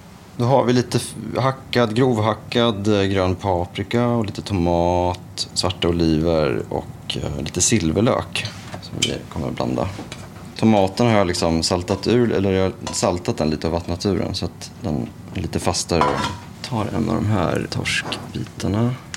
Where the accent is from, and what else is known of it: Norrköping, Östergötland, Sweden; born or raised there